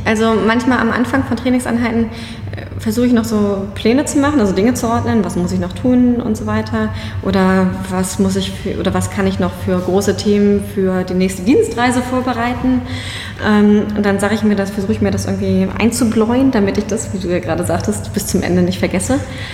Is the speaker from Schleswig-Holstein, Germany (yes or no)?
yes; Schleswig-Holstein, Germany; Ich komme aus Schleswig-Holstein, ne? Also, ich bin einiges gewohnt, was das Wetter betrifft.